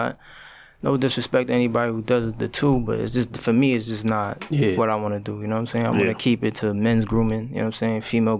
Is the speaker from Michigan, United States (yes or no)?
no; Brooklyn, New York, United States; I'm from New York. I was born in Brooklyn.